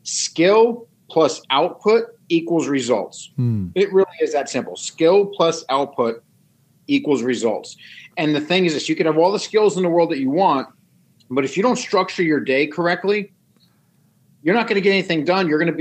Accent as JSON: {"language": "English", "region": "New York", "country": "United States", "also_born_or_lived": "Ohio / Arizona", "moved": "as an adult", "lives_now": "Florida, United States", "said": "So I mean, I'm originally from New York, right? But I've lived everywhere from Ohio to Arizona."}